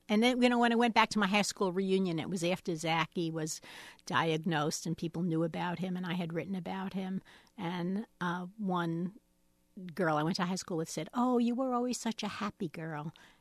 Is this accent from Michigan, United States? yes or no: no; Ames, Iowa, United States; I've been writing a little for my hometown, for the Ames Tribune, and I do that once a month.